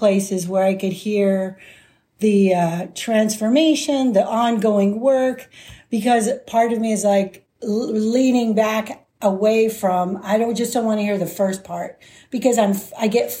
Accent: Phoenix, Arizona, United States; moved away as an adult; also born or lived in Albuquerque; Yeah, I'm from Phoenix, born and raised. I moved to Albuquerque in 1992, and I was there for about 23 years

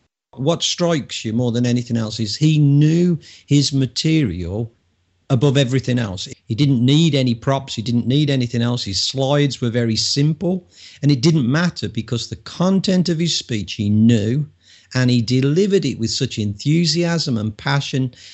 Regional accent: England, United Kingdom; Obviously, I'm an English music snob, but rightfully so.

